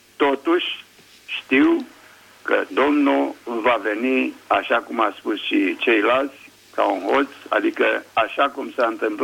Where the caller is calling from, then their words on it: Ploiești, Prahova, Romania; Adică mă aflu în Ploiești. De regulă locuiesc în Germania.